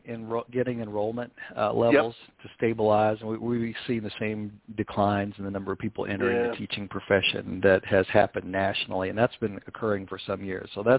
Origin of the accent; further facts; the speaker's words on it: Kentucky, United States; also born or lived in Colorado; in Kentucky, but I spent almost 20 years in Colorado.